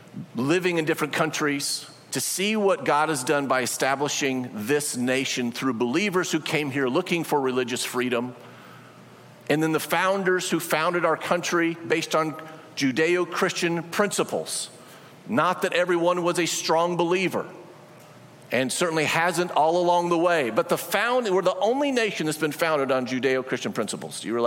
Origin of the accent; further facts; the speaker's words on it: Oregon, United States; he married a woman from right next to my hometown in Oregon.